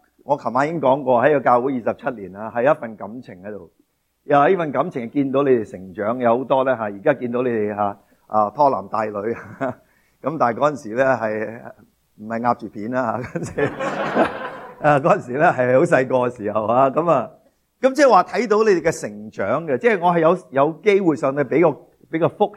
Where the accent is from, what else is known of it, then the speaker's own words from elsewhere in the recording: China; 或者我哋喺我哋中国人文化里面，同样呢我哋有咁样嘅观念呢